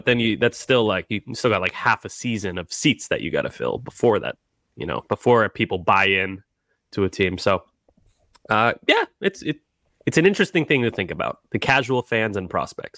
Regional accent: Massachusetts, United States; accent: Massachusetts; that word is tough for me with my gross Massachusetts accent-y.

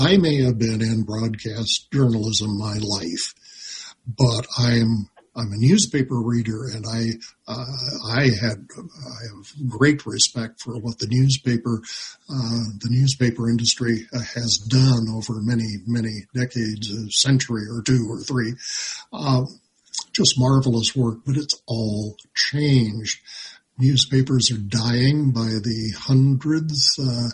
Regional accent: Libby, Montana, United States; I grew up in Libby, so as a high schooler at 14 to 18 years of age, I was a disc jockey, an announcer, and read the local obituaries on the air on good old KLCB radio.

